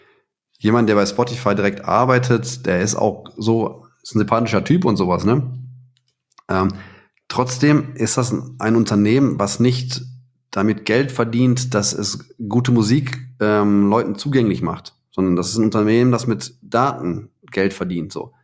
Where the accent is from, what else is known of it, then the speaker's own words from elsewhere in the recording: Heiligenhaus, North Rhine-Westphalia, Germany; Ich bin in Heiligenhaus aufgewachsen, ne, am Rand vom Ruhrgebiet.